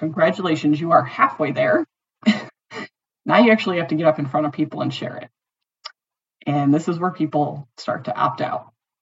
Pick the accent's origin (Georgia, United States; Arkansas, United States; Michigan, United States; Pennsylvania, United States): Michigan, United States; Detroit; my team at work … because I grew up in Detroit.